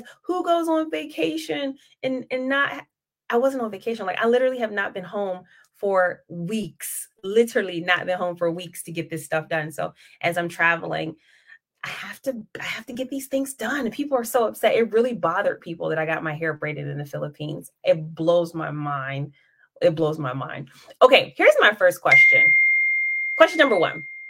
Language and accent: English; Ohio, United States; now in Japan; I'm from Ohio.